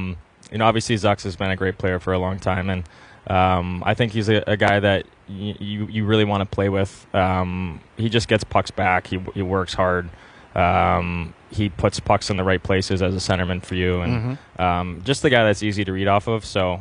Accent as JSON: {"language": "English", "town": "Detroit", "region": "Michigan", "country": "United States", "said": "He's from Toronto, I'm from Detroit."}